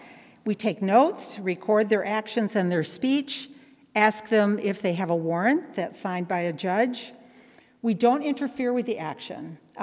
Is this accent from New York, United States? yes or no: no; Grand Rapids, Michigan, United States; For myself, I grew up in Michigan, in Grand Rapids, Michigan. I was one of seven kids. My dad immigrated from the Netherlands, and my mother's parents also immigrated from the Netherlands.